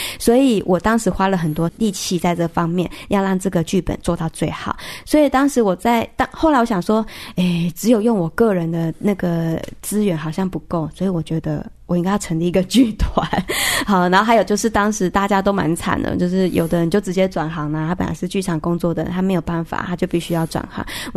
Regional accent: Tainan, Taiwan; 他们其实知道我是台南的人

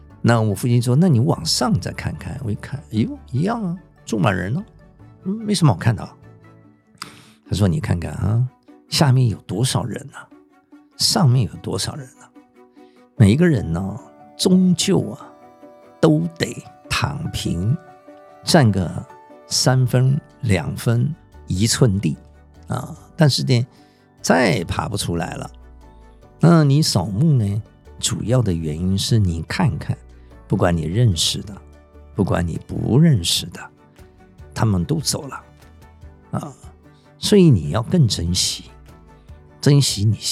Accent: Shandong, China; 我们山东人那烧纸叫化纸

